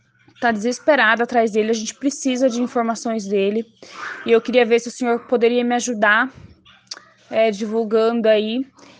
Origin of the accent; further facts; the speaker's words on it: Itu, São Paulo, Brazil; eu sou aqui da cidade de Itu, no interior de São Paulo.